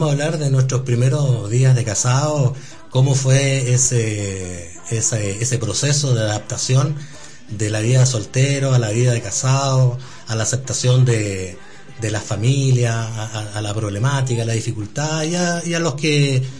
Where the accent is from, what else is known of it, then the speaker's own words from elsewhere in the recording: Limache, Valparaíso, Chile; nosotros somos, ambos somos de Limache y de los dos pueblos.